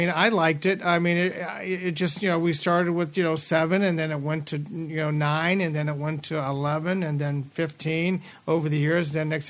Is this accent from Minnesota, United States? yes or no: no; Nebraska, United States; I was from Nebraska, and that's back when they had Exarban, and I had a friend of the family that had a farm of horses when I was going to, you know, in high school